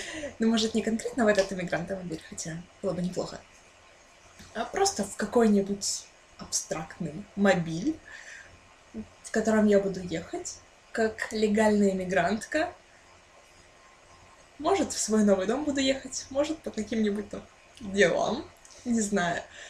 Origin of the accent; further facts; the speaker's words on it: Ukraine; мне 20 лет, я из Украины